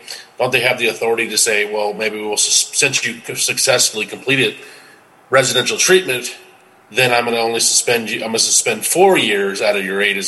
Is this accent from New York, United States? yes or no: no; Billings, Montana, United States; I am from Billings, so I'd hope all my judges are doing that good.